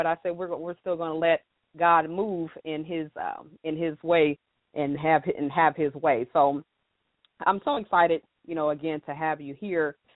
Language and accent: English; the South, United States; because I'm country and I'm from the South, kind of mid South, and I get called country all the time